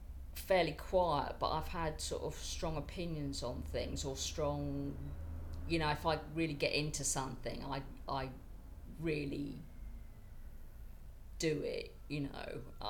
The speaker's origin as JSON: {"language": "English", "town": "Northampton", "region": "East Midlands", "country": "United Kingdom", "said": "I'm 50 and I come from Northampton."}